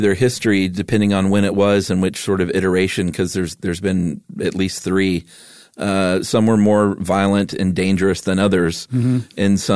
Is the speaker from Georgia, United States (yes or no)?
yes; Stone Mountain, Georgia, United States; because I grew up in Stone Mountain, Georgia.